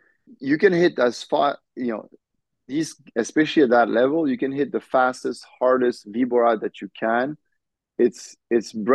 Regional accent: France; representing France, you know, representing my home country to play in the international events for 10 years

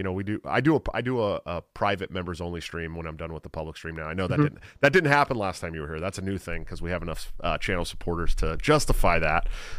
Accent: West Coast, United States; I live in a place where they're still arresting people for simple possession here. You know, and I come from the West Coast

